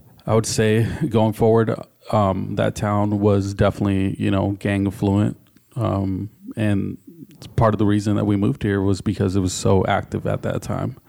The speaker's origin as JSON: {"language": "English", "town": "Oxnard", "region": "California", "country": "United States", "tie": "born there", "said": "I was born in Oxnard, California. Most of my family's there."}